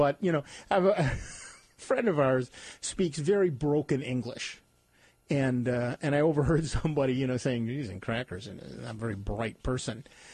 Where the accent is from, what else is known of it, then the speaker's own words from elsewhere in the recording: United States; I'm an American, right? We don't actually learn foreign languages.